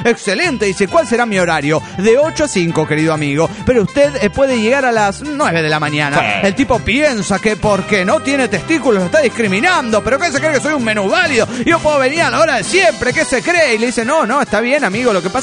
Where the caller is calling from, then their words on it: Monterrey, Nuevo León, Mexico; de Monterrey, Nuevo León, México.